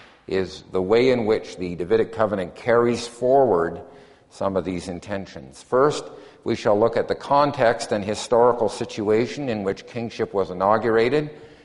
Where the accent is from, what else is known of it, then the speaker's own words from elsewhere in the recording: Canada; As a Canadian, I come from a monarchy